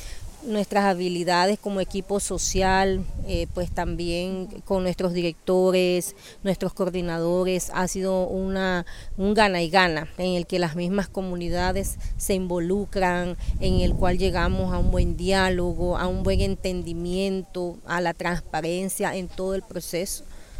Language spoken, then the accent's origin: Spanish; Cabo de la Vela, La Guajira, Colombia; por parte de padre, pues privilegiosamente también … Soy del norte de La Guajira, de la comunidad Aipir, Cabo de la Vela.